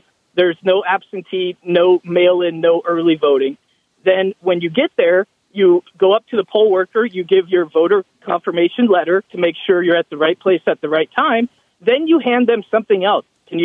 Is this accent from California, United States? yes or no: yes; California, United States; I'm from California, but my wife is from Belgium, so I've spent a lot of time in Belgium